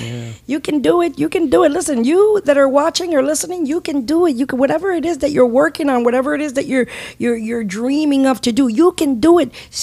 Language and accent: English; Connecticut, United States; We come from Connecticut, where there's trees and pine trees, and you know, New England